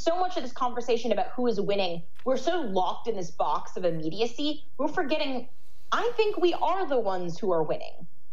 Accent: Los Angeles, California, United States; You know, I'm from Los Angeles, where we have tons of immigrants.

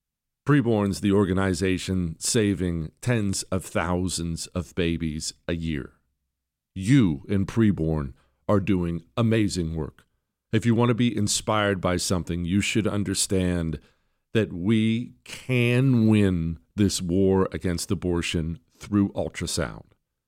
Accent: Toronto, Ohio, United States; I grew up very close to Pittsburgh when I was a young kid. I was born in Ohio, but we lived in Toronto, Ohio, tiny, tiny town on the Ohio River.

